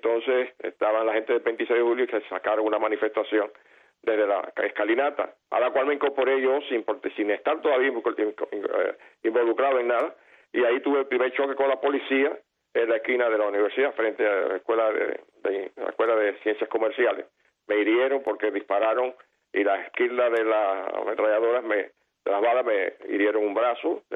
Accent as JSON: {"language": "Spanish", "region": "Santiago de Cuba", "country": "Cuba", "tie": "born or raised there", "said": "soy nacido en Santiago de Cuba, me crié allí y me sorprendió a los 15 años el golpe del 10 de marzo."}